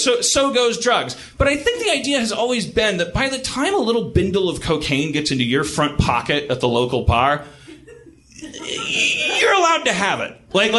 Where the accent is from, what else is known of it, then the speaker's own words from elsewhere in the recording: United States; I'm an American.